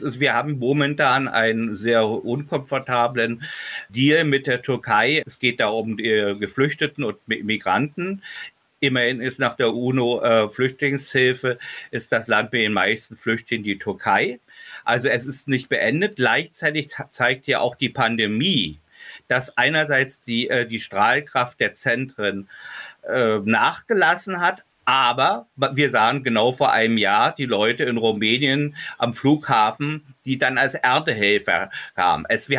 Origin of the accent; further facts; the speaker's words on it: East Berlin, Berlin, Germany; Ich bin ja in Ostberlin aufgewachsen, also im geteilten Berlin.